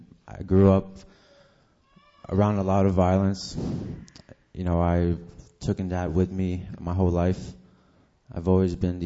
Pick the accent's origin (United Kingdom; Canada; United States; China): Canada; Big Trout Lake, Ontario; I'm from Big Trout Lake, Ontario, Canada.